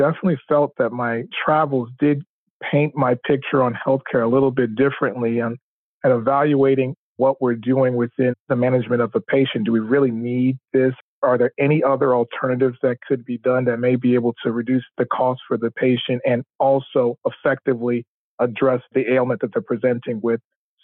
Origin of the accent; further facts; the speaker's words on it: Augusta, Georgia, United States; Yeah, I grew up in Augusta, Georgia, in the South, in a wonderful healthcare environment.